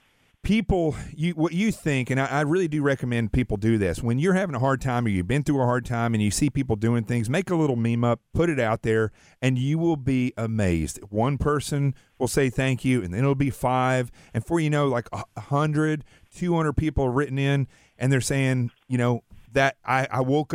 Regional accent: Arkansas, United States; I was raised in Arkansas, and it is inbred in us from a very young age to say whatever's on your mind.

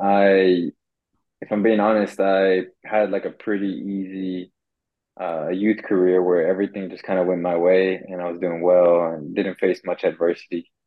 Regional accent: Houston, Texas, United States; now in Sweden; I'm a footballer, a Colombian American, and I am from Houston, Texas. Now in Sweden.

